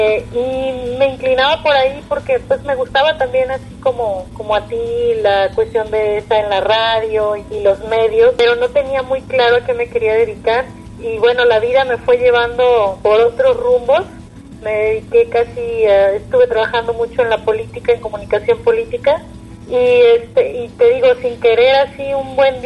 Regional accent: Puerto Vallarta, Jalisco, Mexico; born there; yo por ejemplo soy nacida aquí en Puerto Vallarta, soy pata salada

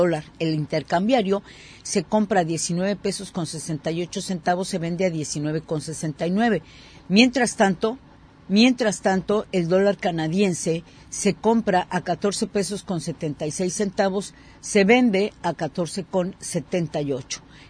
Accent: Mexico; que debemos de, pues como mexicanos, tomar en cuenta.

